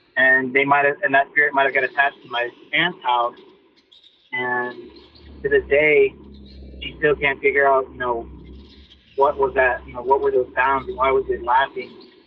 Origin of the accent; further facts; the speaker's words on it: Midland, Texas, United States; I'm from Midland, Texas, a little town outside of West Texas.